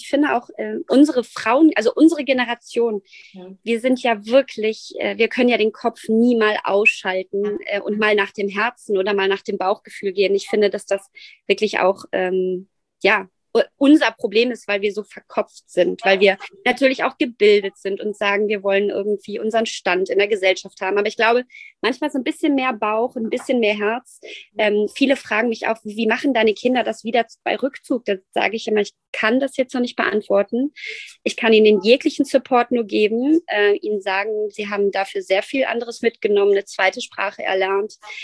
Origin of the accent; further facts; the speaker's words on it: Dortmund, North Rhine-Westphalia, Germany; Dortmund ist groß dagegen, sage ich dir. Meine Heimat ist groß.